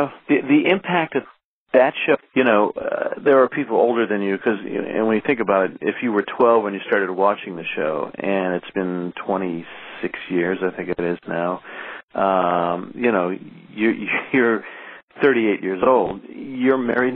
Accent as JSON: {"language": "English", "town": "Indianapolis", "region": "Indiana", "country": "United States", "tie": "born or raised there", "said": "a friend of mine, Dave Garrison, who was a ventriloquist who I grew up with in Indianapolis"}